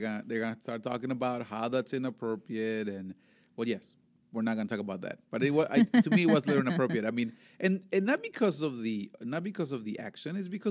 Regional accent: Veracruz, Mexico; in my home state, Veracruz, we actually play that.

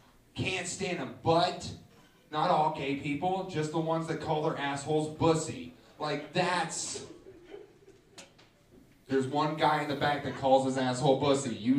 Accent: Shiprock, New Mexico, United States; I know the Native American plight. I grew up around Shiprock.

